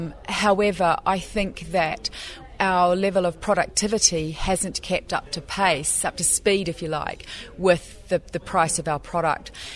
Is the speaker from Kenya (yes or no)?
no; New Zealand; I'm from New Zealand, from the Shaky Isles at the moment.